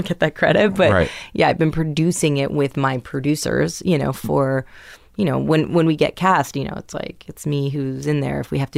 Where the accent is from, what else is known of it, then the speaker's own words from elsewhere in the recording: New York City, New York, United States; My hometown.